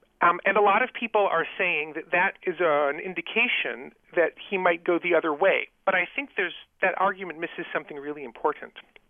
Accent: South Bend, Indiana, United States; And by the way, I grew up in South Bend, Indiana, where we never changed the clocks

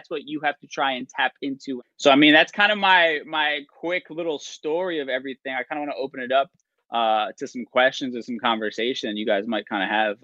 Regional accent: United States; born there; So I'm Puerto Rican, but I was born here in the States.

